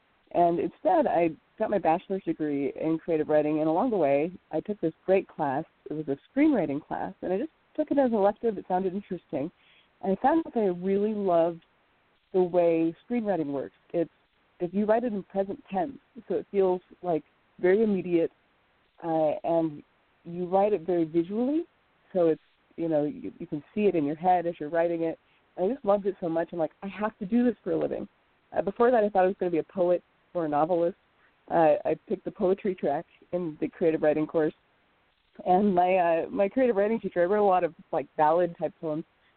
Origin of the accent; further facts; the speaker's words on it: Omaha, Nebraska, United States; born there; also born or lived in Lincoln / Tampa; now in California, United States; I was born in Omaha, Nebraska. I'm a Midwestern girl.